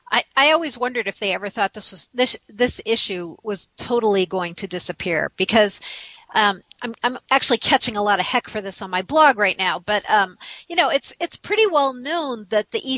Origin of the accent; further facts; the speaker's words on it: United States; because I'm thinking as an American about this